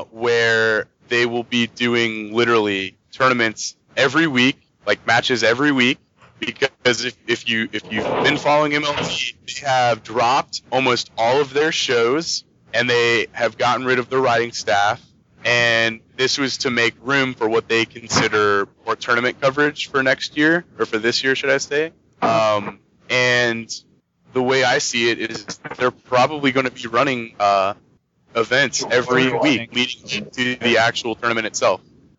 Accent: Ohio, United States; I'm pumped from Ohio, and I'm pumped that the national championships are in Columbus.

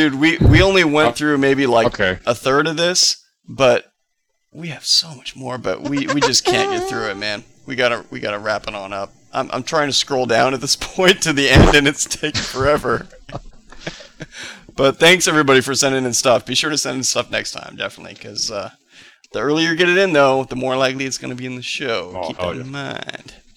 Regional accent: Finland; I'm from Finland.

